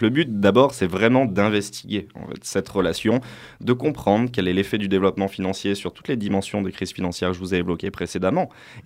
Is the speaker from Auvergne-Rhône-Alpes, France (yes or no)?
yes; Clermont-Ferrand, Auvergne-Rhône-Alpes, France; moi, je suis natif de Clermont-Ferrand. J'ai fait une grosse partie de mes études à Clermont. J'ai passé un tout petit bout de temps à Lyon, à l'ENS. Et après, je suis revenu faire mon master recherche à Clermont